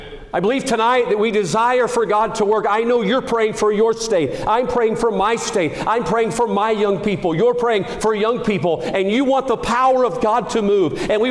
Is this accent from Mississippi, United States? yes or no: yes; Mississippi, United States; born there; I know Mississippi. I was born in Mississippi. I pastor in the city that I was born in.